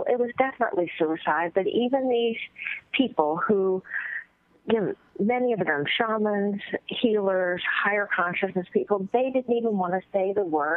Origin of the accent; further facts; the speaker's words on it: Texas, United States; now in Connecticut, United States; Well, I live in neighboring Connecticut. I'm originally from Texas, y'all.